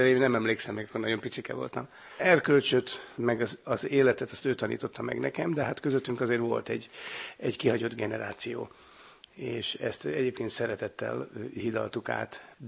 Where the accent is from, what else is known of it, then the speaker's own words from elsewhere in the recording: Budapest, Hungary; a nagymamám befogadott, és tulajdonképpen úgy nőttem föl, én az egész fiatalságomat Angyalföldön töltöttem el egy kis lakásban.